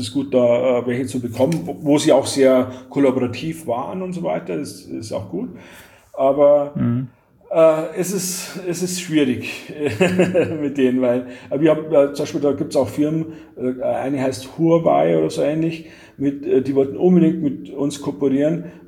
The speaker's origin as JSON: {"language": "German", "country": "Germany", "said": "Wobei wir als Europäer und dann vor allem als Deutsche denken, hey, wir kennen das doch"}